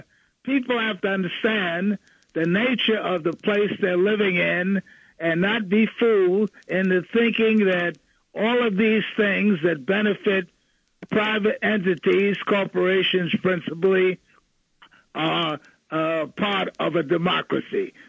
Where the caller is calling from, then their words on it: Brooklyn, New York, United States; from Brooklyn